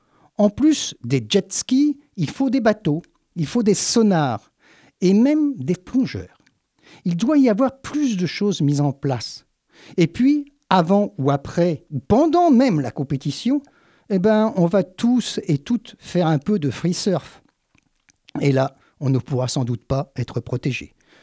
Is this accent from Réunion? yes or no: yes; Réunion; Moi, comme je viens de La Réunion, je me posais des questions.